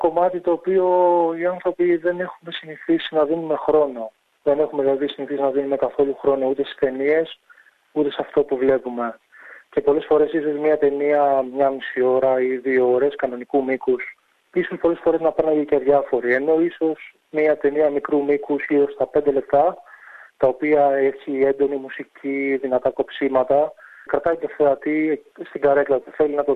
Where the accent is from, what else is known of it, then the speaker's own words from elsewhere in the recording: Patras, Western Greece, Greece; born there; Γεννήθηκα στην Ελλάδα και συγκεκριμένα στην πόλη Πάτρα. Είμαι 24 χρονών.